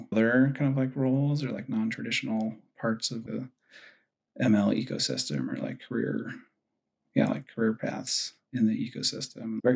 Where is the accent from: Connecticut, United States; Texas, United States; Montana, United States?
Connecticut, United States; New Haven; Yeah, so I hail from Connecticut, which is not notable for maybe many things, but one thing it is notable for, I think, is pizza. I'm from New Haven, or suburbs of New Haven.